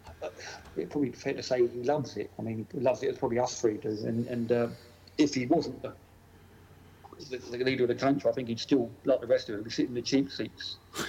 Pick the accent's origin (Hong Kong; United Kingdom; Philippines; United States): United Kingdom; England; now in Hungary; knowing I'm English